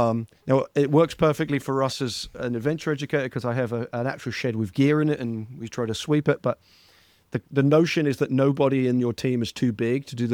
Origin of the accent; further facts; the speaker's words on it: England, United Kingdom; Like this, me growing up as English, it's like, no, it was sport is community driven first.